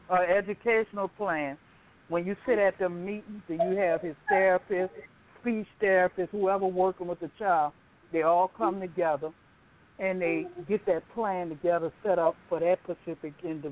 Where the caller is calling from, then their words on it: Baton Rouge, Louisiana, United States; I'm calling from Baton Rouge, Louisiana.